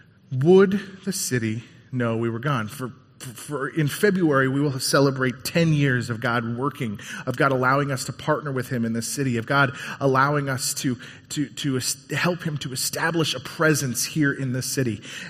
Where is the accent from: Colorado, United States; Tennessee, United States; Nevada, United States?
Colorado, United States; moved away as an adult; I was born and raised in Colorado, but at the age of 18, I left, and from about the age of 18 to 24, 25, I didn't live in the same place for more than a year.